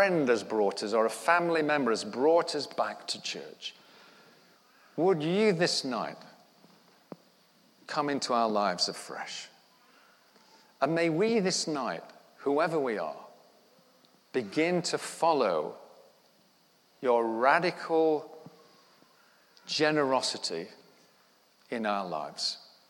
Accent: Sheffield, Yorkshire and the Humber, United Kingdom; I'm a Sheffield lad, born and raised on the Wyburn, and I was crying.

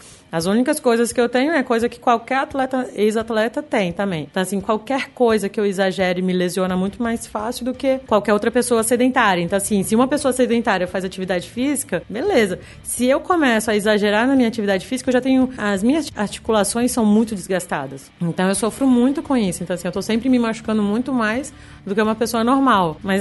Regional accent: Brasília, Federal District, Brazil; now in Rio de Janeiro, Brazil; quando eu saí de Brasília para vir para o Rio, eu vim sozinha. Então, eu já me afastei da minha família desde então.

